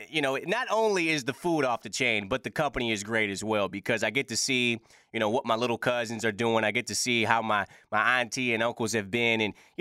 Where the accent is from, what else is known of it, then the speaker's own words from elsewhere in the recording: Detroit, Michigan, United States; because I'm from Detroit, as I've stated numerous times here on the show, and my family's pretty tight.